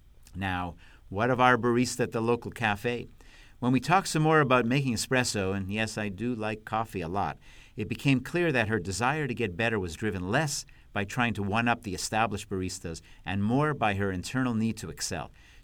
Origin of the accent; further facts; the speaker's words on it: Canada; now in United States; And actually, I'm a Canadian myself, and so ice hockey is in my DNA.